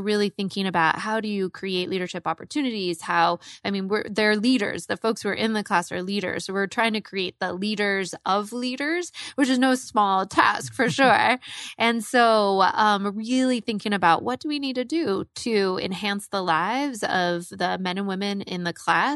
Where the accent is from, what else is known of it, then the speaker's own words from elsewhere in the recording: New York, United States; now in Arizona, United States; So when I originally moved to Arizona, I came here from New York and I didn't know a lot of people.